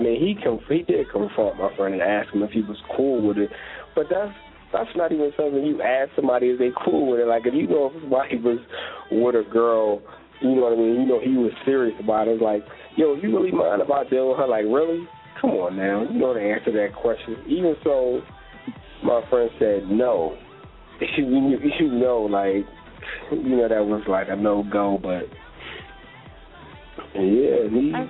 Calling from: Philadelphia, Pennsylvania, United States; I'm calling from Philly.

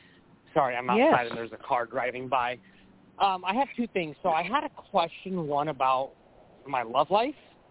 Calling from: California, United States

